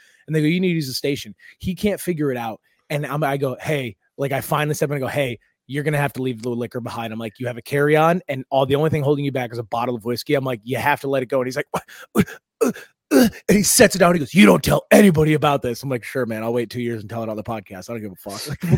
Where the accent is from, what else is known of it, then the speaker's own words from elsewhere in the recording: East Coast, United States; accent: East Coast; It's my accent, dude. I'm from the East Coast.